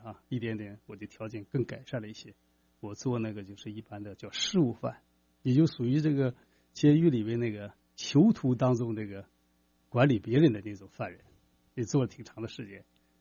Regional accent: China; moved away as an adult; now in Canada; 我从2009年呢2月份的时候啊，我从中国来到了加拿大，来到一个自由的环境当中之后呢

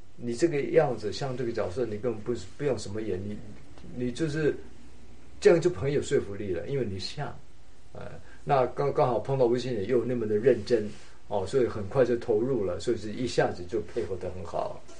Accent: Pingtung County, Taiwan; 我爸爸妈妈是结婚之后才离开澎湖的，我是在屏东出生的。

